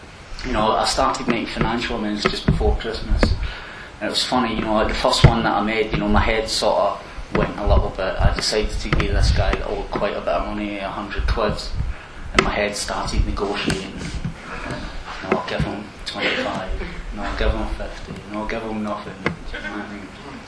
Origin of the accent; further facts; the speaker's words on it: Scotland, United Kingdom; no, I'm Scottish. I'm not paying anybody any money back.